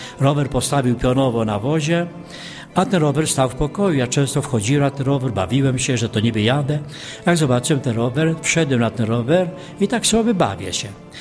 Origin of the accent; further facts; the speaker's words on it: Silesian Voivodeship, Poland; To był poniedziałek krwawy mojej wiosce tu pod Częstochową.